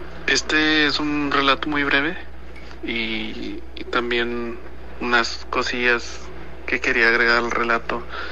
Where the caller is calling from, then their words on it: Katy, Texas, United States; de Katy, Texas. Siempre escucho su programa